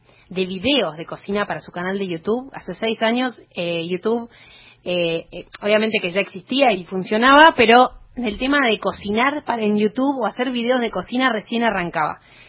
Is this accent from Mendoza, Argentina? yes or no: no; Pilar, Buenos Aires Province, Argentina; Yo soy de Pilar.